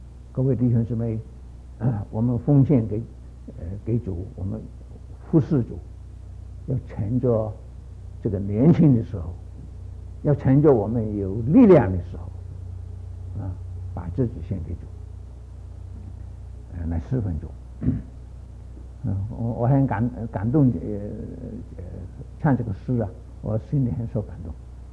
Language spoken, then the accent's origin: Chinese; China; 我们中国人早起学写字最好处啊，早起学写字，早起运动也是好啊